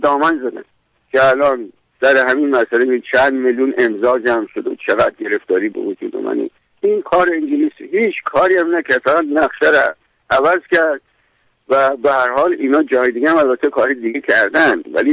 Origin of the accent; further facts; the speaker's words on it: Iran; ولی به هر حال ما ایرانی هستیم